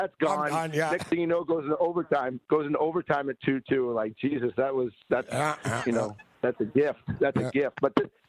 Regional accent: Boston, Massachusetts, United States; I grew up a Boston Bruins fan. I grew up here in Boston.

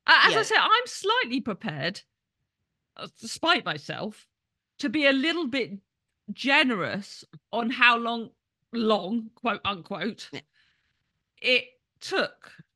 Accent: United Kingdom; Well, I'm sitting here as a British Jew who's watched one of our major parties descend

